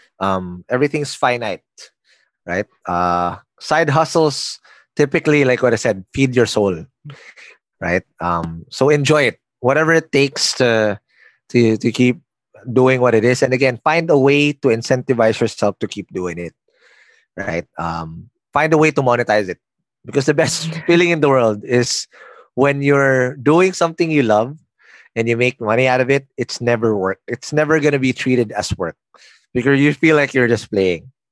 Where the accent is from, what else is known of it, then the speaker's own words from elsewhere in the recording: Quezon City, Metro Manila, Philippines; Nah, I grew up in Quezon City. Kamuning is my neighborhood. I grew up playing basketball with construction workers, with tricycle drivers.